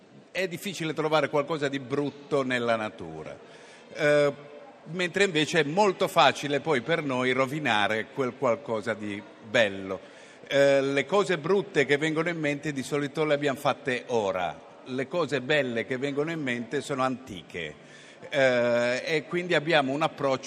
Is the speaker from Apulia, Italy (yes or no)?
no; Genoa, Liguria, Italy; Sì, sono genovese.